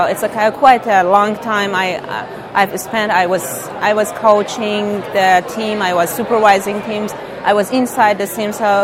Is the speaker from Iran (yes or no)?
yes; Iran; English is a second language; now in Finland; I'm from Iran and 36 years old